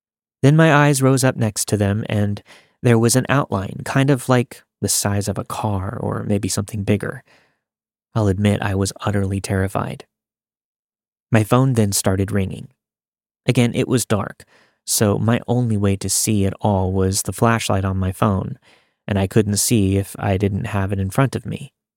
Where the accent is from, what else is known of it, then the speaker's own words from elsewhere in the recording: Scotland, United Kingdom; Being a Scottish guy, I like to go to the pub with my friends and get drunk.